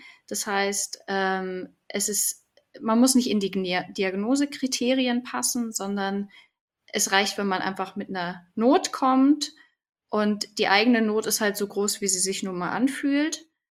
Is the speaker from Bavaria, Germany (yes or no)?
yes; Munich, Bavaria, Germany; bin aus München schon immer gewesen. Ich habe mal einen kurzen Ausflug nach Heidelberg gemacht, da habe ich meinen Master gemacht, aber ansonsten bin ich sehr verwurzelt hier in München.